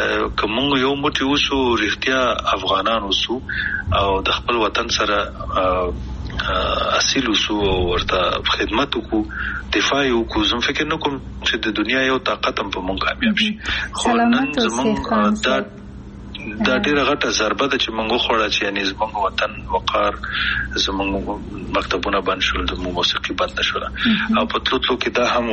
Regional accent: Afghanistan; موږ کوم افغانان یو چې خپلې خپې وهو کنه موږ کوم پښتانه او پتیالي او نومیالي یو چې موږ خپلې خپې وهو

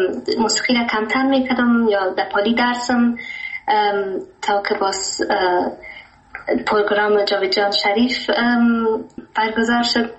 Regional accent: Germany; ما در آلمان تولد شدیم و امجا بزرگم شدیم، دیگه ما مکتب خلاص کردیم و فعلا امروز درس میخونم در فاکولته.

